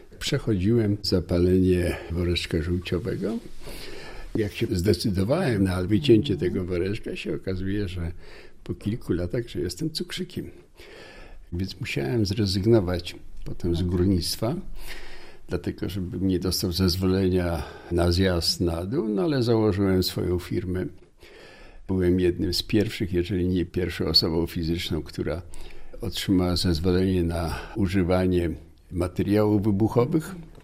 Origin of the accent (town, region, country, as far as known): Racibórz, Silesian Voivodeship, Poland; born there